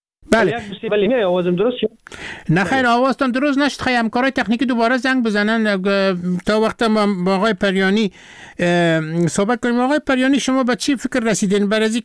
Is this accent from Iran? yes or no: no; Afghanistan; مردم که فهمیدن که من از افغانستان هستم